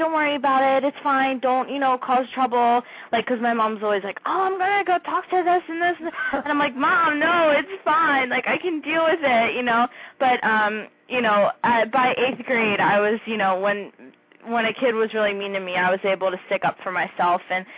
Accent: Philadelphia, Pennsylvania, United States; accent: Philadelphia; But when I was little, I said note because, again, my Philly accent.

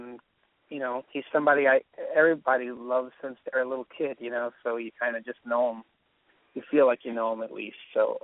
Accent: Astoria, New York, United States; Yeah. I'm from Astoria, 31st Street, 24th Avenue.

